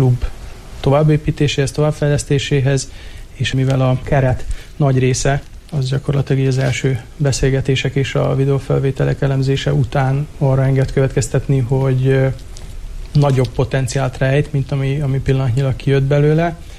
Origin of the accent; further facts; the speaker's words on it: Vojvodina, Serbia; alapvetően délvidéki származású vagyok, tehát Szerbiából jöttem, úgy szoktam magamat definiálni, hogy egy ilyen kultúrbalkán stílust tartok, érzek a magaménak, mert ugyan egy tőzsgyökeres magyar családból, tiszta magyar családból származom